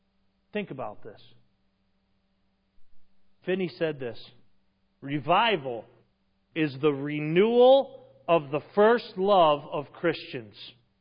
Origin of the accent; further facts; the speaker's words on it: Holyoke, Massachusetts, United States; I grew up in Holyoke, Massachusetts, 30 miles, no, not even 20 miles north of where Jonathan Edwards preached